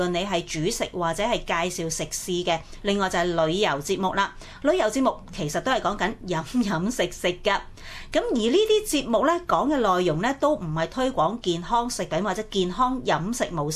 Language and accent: Cantonese; Guangdong, China; 我哋广东人都有句俗语话，辛苦搵嚟自在食。